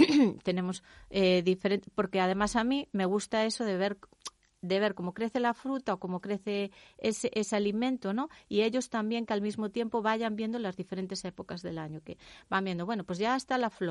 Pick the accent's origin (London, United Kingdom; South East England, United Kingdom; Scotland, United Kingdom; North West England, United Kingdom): London, United Kingdom; yo me crié en una residencia en Londres.